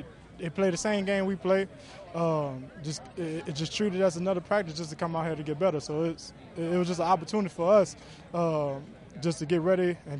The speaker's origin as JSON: {"language": "English", "region": "Louisiana", "country": "United States", "said": "And she know I like to eat. I'm from Louisiana, so I got the great home food cooking."}